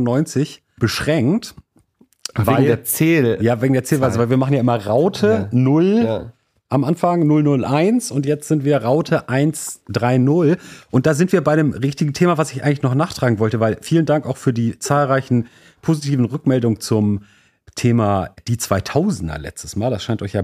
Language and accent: German; Hamburg, Germany; ich bin zum Beispiel aufgewachsen in Hamburg in den 90ern in direkter Nähe zu einem Blumengeschäft, das Blume 2000 hieß.